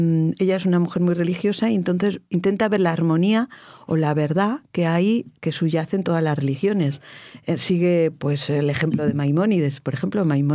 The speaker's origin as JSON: {"language": "Spanish", "town": "Villaescusa de Haro", "region": "Castilla-La Mancha", "country": "Spain", "said": "tú y yo, que somos de Villaescusa"}